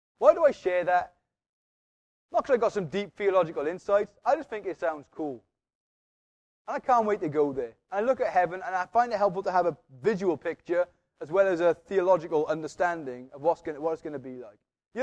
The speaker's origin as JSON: {"language": "English", "region": "Wales", "country": "United Kingdom", "said": "I'm a Welsh Valleys chapel boy."}